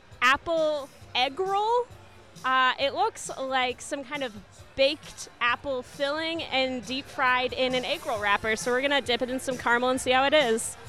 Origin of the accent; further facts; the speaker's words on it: West Coast, United States; now in Iowa, United States; I'm about 6 weeks into living in Iowa. I come from the West Coast. I was just out east for the last 6 years.